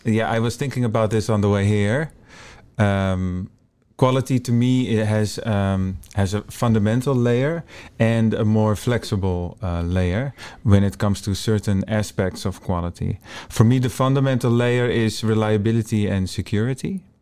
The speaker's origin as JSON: {"language": "English", "country": "Netherlands", "second_language": "English", "said": "from the Netherlands"}